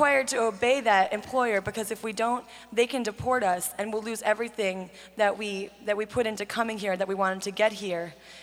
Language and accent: English; Peru; moved away as an adult; now in United States; I'm from Peru, and like many other immigrant workers, I came here after Katrina with the dream of seeking work and finding a better life.